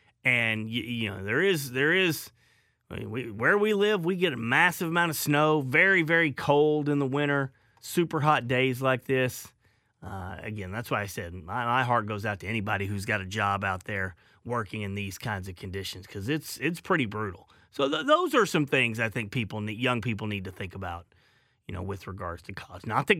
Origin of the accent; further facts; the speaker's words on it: Arkansas, United States; I tell stories all the time that I'm from Arkansas, as most of you know, and I grew up very, very hot